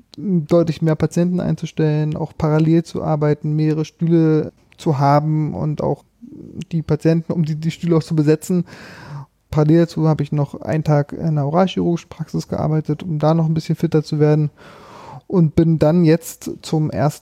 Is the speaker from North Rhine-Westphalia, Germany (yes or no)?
no; Brandenburg, Germany; also ich bin quasi den Weg zurückgegangen in meine alte Heimat, Märkisch-Oderland.